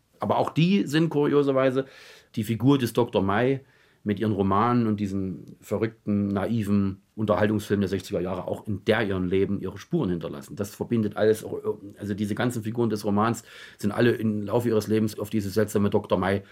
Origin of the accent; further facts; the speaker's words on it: Leipzig, Saxony, Germany; Ich bin ja nun als Kind hier aufgewachsen in Leipzig.